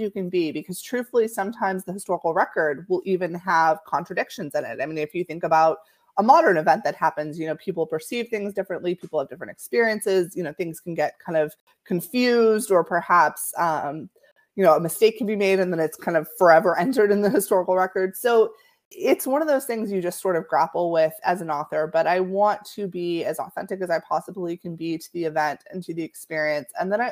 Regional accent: Florida, United States; I'm originally from Florida, and so I always love a story with a Florida element

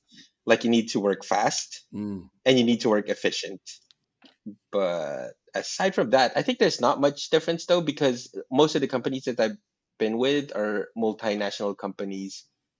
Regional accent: Philippines; now in Malaysia; yeah, I'm Filipino.

